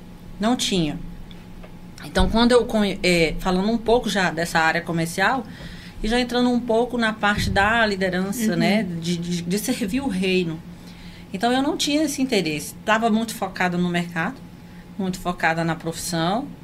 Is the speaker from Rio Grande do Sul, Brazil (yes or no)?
no; Sítio Novo, Maranhão, Brazil; now in Açailândia, Brazil; eu tenho 10 anos de Açailândia, né? Moro, vim a Açailândia há 10 anos. E eu nasci em Sítio Novo, Maranhão. Sou a filha primogênita, nasci no interior, fui criada na fazenda.